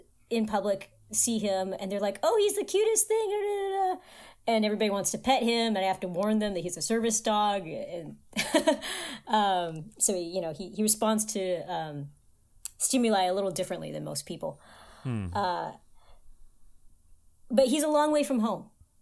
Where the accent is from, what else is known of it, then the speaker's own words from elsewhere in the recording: California, United States; I'm a Northern California culture. I'm from the Northern California culture.